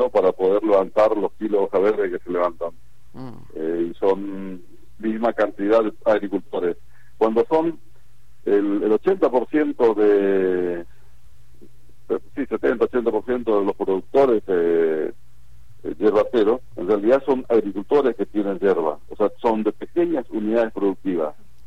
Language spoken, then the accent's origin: Spanish; Misiones, Argentina; creo que hay un interés para Misiones, de donde soy, es una gran oportunidad